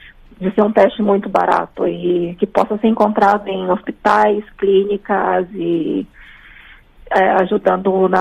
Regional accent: Brazil; Eu, como brasileira, eu quero muito que essa tecnologia chegue ao Brasil

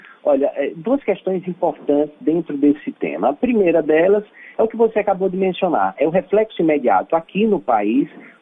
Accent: Brazil; e agora eu falo como brasileiro, temos uma dependência em diversos produtos com relação a outros países.

